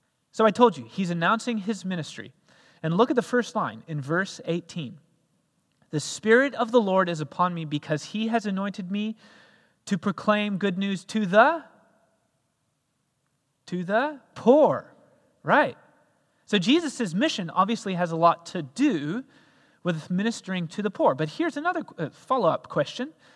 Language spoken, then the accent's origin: English; Cape Town, Western Cape, South Africa; moved away as an adult; also born or lived in Boston, Massachusetts; I not only moved out of their house, I moved out of their country as well. So I moved from Cape Town, South Africa, across to Boston, Massachusetts, following a dream, going for it. I was going to study there.